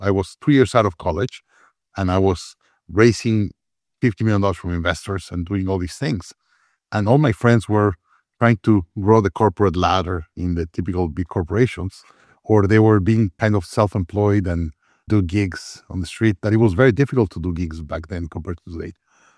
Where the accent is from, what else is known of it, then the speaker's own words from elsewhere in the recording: Mexico; I am from Mexico originally, but all my family's from immigrants.